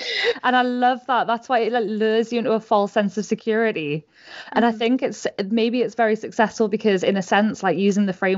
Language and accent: English; North East England, United Kingdom; accent: Geordie; Like I'm a Geordie and like I barely sound it, so you know.